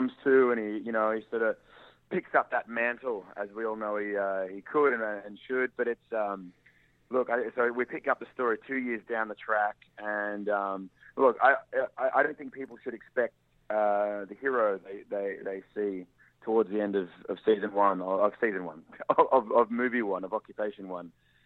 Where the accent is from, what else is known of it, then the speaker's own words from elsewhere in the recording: Australia; Well, I think Luke, you know, obviously we're all Australian.